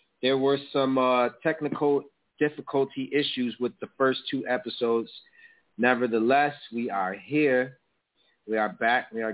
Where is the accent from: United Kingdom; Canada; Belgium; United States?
United States; Buffalo, New York; So basically, I grew up in Buffalo, New York, in the hood, and I'm a project baby.